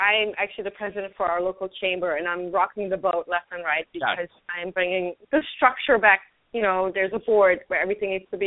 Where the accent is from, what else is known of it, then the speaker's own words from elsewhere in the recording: Germany; And I grew up in Germany, which is a very different culture.